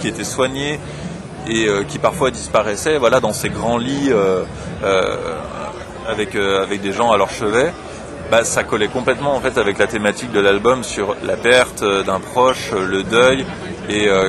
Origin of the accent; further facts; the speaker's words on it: Tournus, Bourgogne-Franche-Comté, France; on est tous les trois, donc avec Thibaut et Alexandre et moi, on est originaire de là-bas, de Tournus, en fait, aux environs de Tournus.